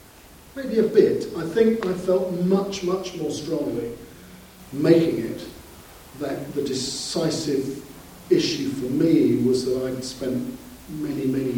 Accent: United Kingdom; maybe it is because I'm a Brit

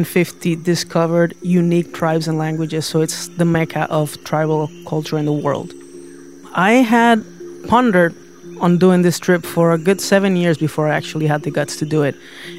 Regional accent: Puerto Rico; now in New York, United States; I am from Puerto Rico. I'm a cinematographer here in New York City.

